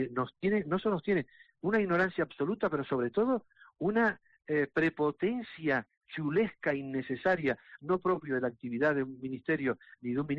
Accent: Canary Islands, Spain; en Canarias, que somos frontera europea

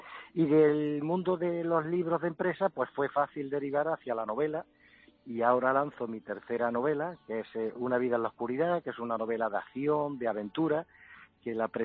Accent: La Carolina, Andalusia, Spain; yo estoy muy vinculado a Jaén desde nacimiento, ¿sí? Porque mi pueblo natal es La Carolina.

